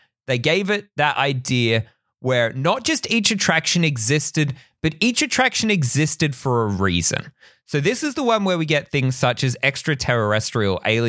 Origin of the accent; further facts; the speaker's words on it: Australia; I'm from Australia.